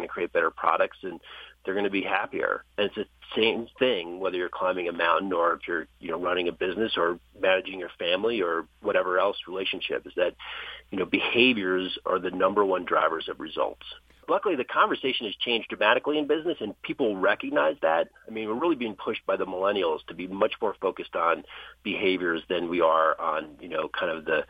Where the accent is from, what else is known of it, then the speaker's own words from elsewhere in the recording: New Jersey, United States; I grew up in New Jersey.